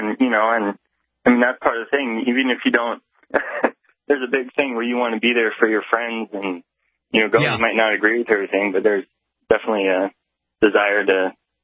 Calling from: Lincoln, Nebraska, United States; Lincoln, Nebraska.

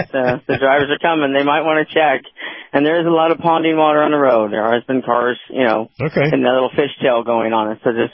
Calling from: Arkansas, United States; In Arkansas. That's just telling you about the weather.

